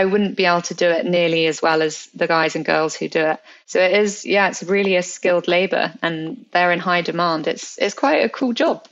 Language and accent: English; England, United Kingdom; I guess being English, I can't go a day without a cup of English breakfast tea.